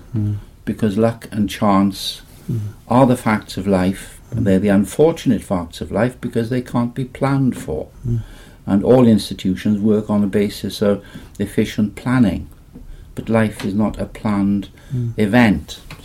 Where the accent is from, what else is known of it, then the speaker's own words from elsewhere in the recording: Bedlinog, Wales, United Kingdom; now in Durham, United Kingdom; My home village is a village called Bedlinog, which is top end of the valleys.